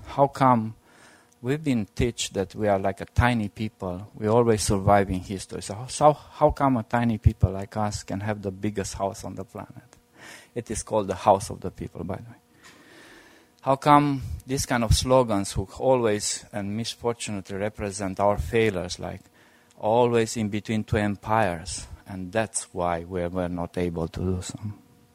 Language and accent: English; Bucharest, Romania; English is a second language; And in the new millennium, I'm coming from Balkans. And I never moved from Bucharest.